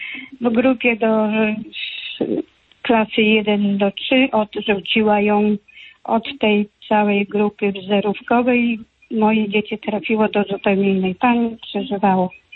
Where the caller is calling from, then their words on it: Gdańsk, Pomeranian Voivodeship, Poland; dzwonię z Gdańska.